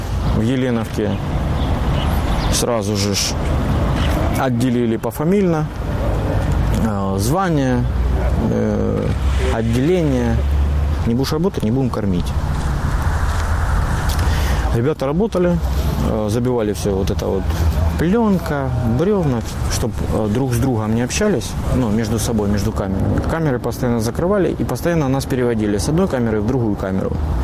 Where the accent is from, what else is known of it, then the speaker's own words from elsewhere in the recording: Shchastia, Luhansk Oblast, Ukraine; born there; Я родился в Луганской области, город Счастье. Родители у меня граждане Украины, сейчас проживают на территории Российской Федерации.